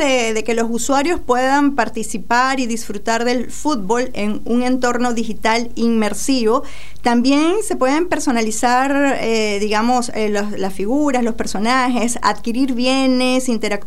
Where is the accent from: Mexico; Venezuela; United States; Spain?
Venezuela; now in Argentina; y todavía en Venezuela, de donde soy, se celebra este triunfo.